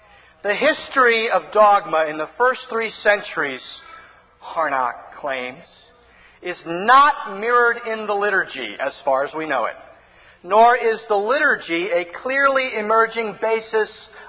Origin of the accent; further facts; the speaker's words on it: St. Louis, Missouri, United States; now in Connecticut, United States; I was brought from South St. Louis all the way up here to Connecticut